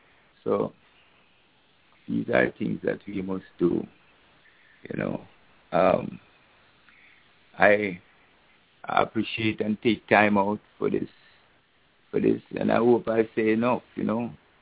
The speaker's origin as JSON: {"language": "English", "country": "Jamaica", "tie": "born or raised there", "said": "when I was a boy growing up in Jamaica"}